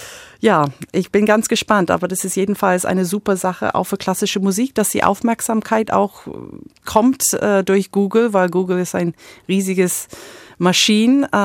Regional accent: United States; now in Germany; Aber ich habe mich beworben, weil als Amerikanerin

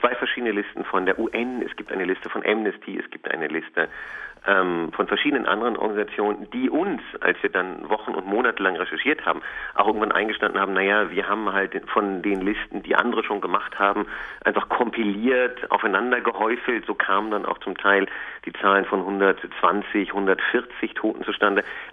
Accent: Germany; weil wir haben von vornherein gesagt, wir sind Deutsche.

